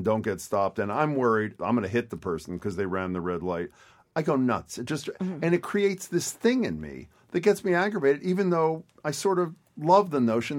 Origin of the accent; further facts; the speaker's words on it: Cambridge, Massachusetts, United States; And now it's spread into, I know it's in Cambridge, my hometown.